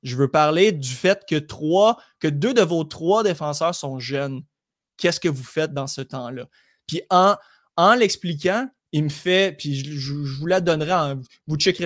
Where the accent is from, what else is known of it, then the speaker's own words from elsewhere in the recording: Quebec, Canada; c'est parce qu'on est Québécois